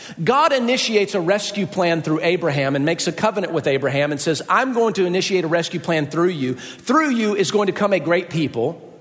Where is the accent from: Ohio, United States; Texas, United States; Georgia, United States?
Georgia, United States; Atlanta; now in Buffalo, United States; we live in Buffalo and I come from Atlanta.